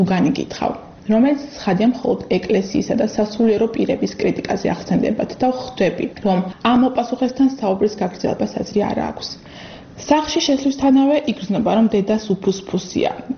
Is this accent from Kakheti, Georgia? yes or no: yes; Akhmeta, Kakheti, Georgia; born or raised there